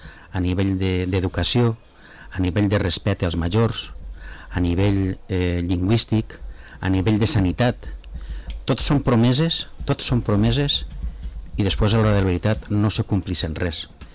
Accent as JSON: {"language": "Catalan", "town": "Vila-real", "region": "Valencian Community", "country": "Spain", "tie": "born or raised there", "said": "som de Soca, d'ací de Villarreal. Coneixem els barris, coneixem la gent, la forma de pensar, perquè mos hem criat així. Mos hem criat pels carrers"}